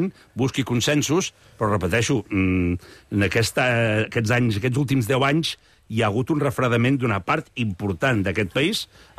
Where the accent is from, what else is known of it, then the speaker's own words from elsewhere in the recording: Catalonia, Spain; una part important de la població d'Europa, que som els catalans i catalanes, no?